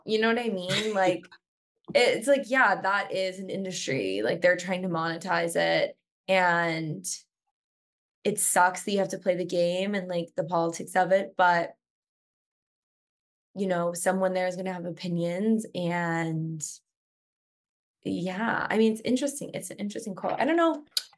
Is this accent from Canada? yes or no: yes; Canada